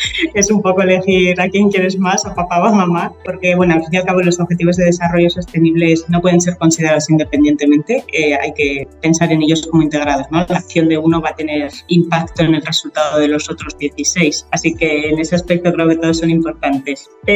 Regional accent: Spain; now in Abu Dhabi, United Arab Emirates; soy de España, resido en Abu Dhabi desde hace ya casi una década

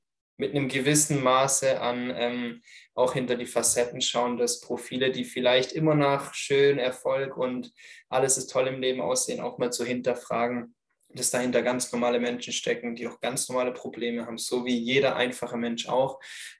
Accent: Stuttgart, Baden-Württemberg, Germany; Ich komme zwar aus Stuttgart, aber Berlin.

